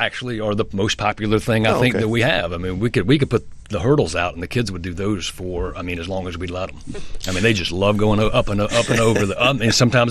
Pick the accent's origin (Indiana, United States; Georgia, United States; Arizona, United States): Georgia, United States; now in Ypsilanti, United States; I'm from Georgia originally.